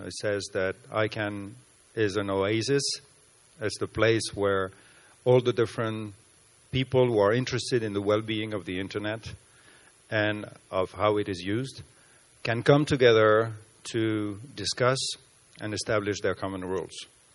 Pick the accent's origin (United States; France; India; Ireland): France; I come from France.